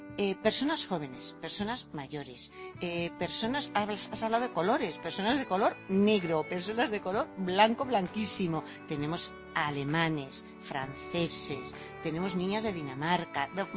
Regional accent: Viveiro, Galicia, Spain; yo soy de Vivero, pero de una aldea de al lado de Vivero, no de Vivero. Eso es, todos son aldeas.

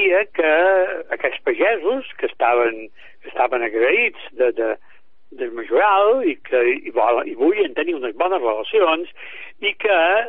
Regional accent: Es Mercadal, Balearic Islands, Spain; Jo soc de Sant Antoni d'Esporquet. A més, som d'Esmercadal, que és d'Esporquet

